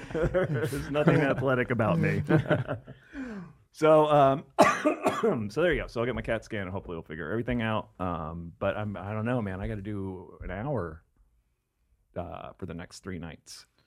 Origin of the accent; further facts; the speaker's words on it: East Coast, United States; I grew up on the East Coast and hate snow.